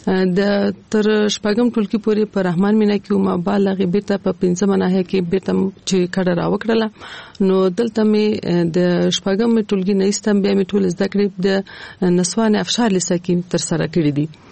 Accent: Kabul, Afghanistan; په کال 1940 کال کې زه په کابل ښار کې زیږیدلې یم. زیږون مې په کابل کې شوی دی او ژوند مې هم د کابل ښار په 15 ناحیه کې، یعنی د خوشحال مینې منطقه کې ما ژوند کړی دی.

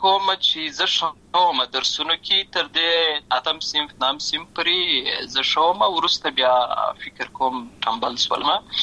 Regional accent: Lashkar Gah, Helmand, Afghanistan; born or raised there

